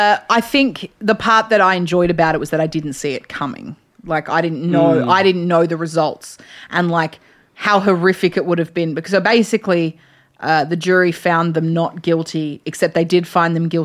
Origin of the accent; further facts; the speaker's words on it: Australia; this is what I found interesting about it as an Australian viewer of it, right?